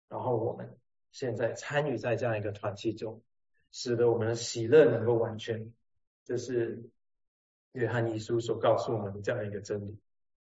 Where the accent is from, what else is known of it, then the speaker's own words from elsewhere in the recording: Penang, Malaysia; 我们槟城人的一个文化就是超级会计较，超级。